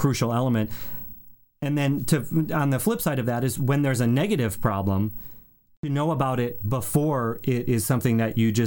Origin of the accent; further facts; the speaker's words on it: Chicago, Illinois, United States; For me personally, I grew up in Chicago. My mom and dad had a dance studio.